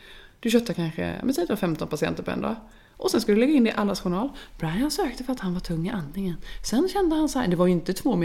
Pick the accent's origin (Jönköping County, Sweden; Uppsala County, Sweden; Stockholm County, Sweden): Jönköping County, Sweden; Värnamo; Då hade jag röntgats hemma i Värnamo där jag alltså är ifrån.